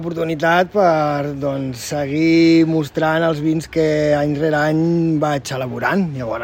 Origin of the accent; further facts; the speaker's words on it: Martorell, Catalonia, Spain; Jo sóc fill de Martorell, sóc d'aquí.